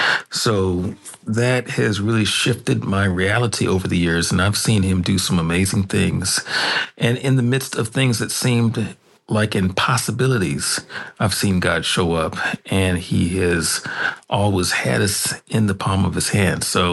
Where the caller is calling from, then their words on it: Tacoma, Washington, United States; I'm hailing in from Tacoma, Washington, the great state of.